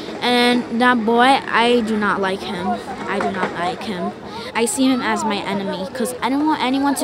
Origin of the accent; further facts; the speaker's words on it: Jackson Heights, New York, United States; I am 8 years old. I am from Jackson Heights. My family's from Peru, my mom is from Lima